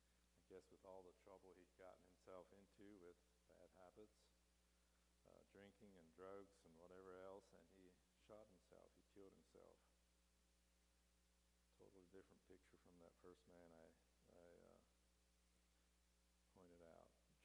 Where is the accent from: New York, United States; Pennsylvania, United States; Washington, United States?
Pennsylvania, United States; Shippensburg; also born or lived in Union County, Pennsylvania; In Union County, Pennsylvania, in an older Mennonite family. 4 years later, we moved to the Shippensburg area of Pennsylvania.